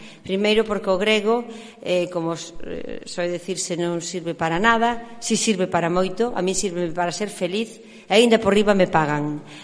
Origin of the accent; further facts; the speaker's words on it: Padrón, Galicia, Spain; now in Rianxo, Spain; Eu son oriunda de Padrón. Estaba acostumbrada aos padroneses, que son bastante xosos, por utilizar un eufemismo.